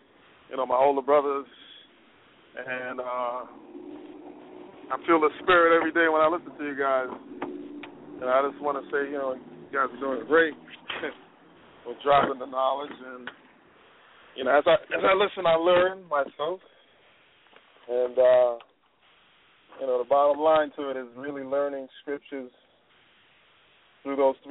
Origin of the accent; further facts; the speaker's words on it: New York, United States; also born or lived in Florida; I'm actually from New York, but I just recently moved to, I used to live in Florida for 2 years, and I moved back